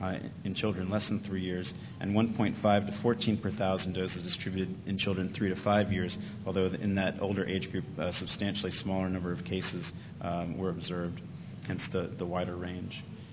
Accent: United States; now in Australia; I am American, but living in Australia.

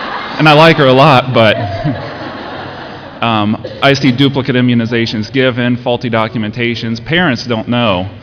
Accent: Lima, Ohio, United States; I'm from Lima, Ohio.

